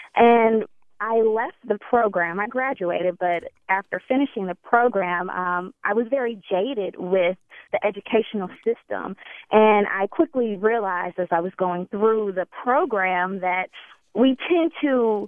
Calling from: Stanford, California, United States; I'm calling from Stanford

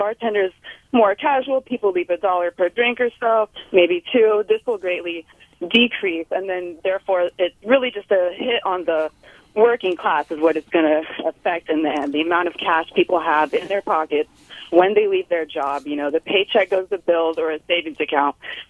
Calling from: San Francisco, California, United States; calling from San Francisco.

